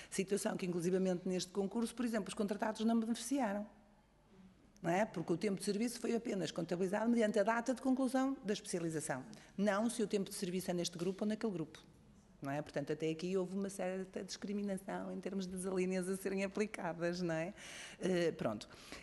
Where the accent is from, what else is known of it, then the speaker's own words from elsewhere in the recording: Chaves, Vila Real, Portugal; now in Braga, Portugal; Eu sou de Chaves, fiz a minha formação na Universidade do Minho, vivo em Braga